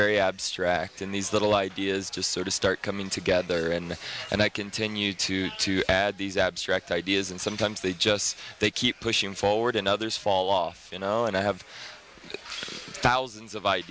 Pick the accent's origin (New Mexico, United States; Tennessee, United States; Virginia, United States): New Mexico, United States; Santa Fe; I love Santa Fe, this is my hometown, and I'm going to continue to build dance here